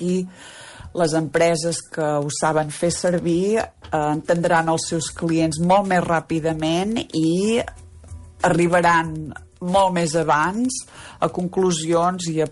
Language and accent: Catalan; Olot, Catalonia, Spain; Jo sóc d'Olot. De la Garrotxa, sigolotina.